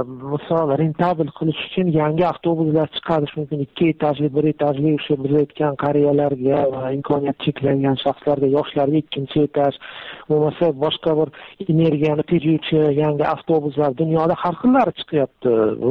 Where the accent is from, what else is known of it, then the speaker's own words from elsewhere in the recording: Tashkent, Uzbekistan; ko'p turamiz Toshkentlikmiz.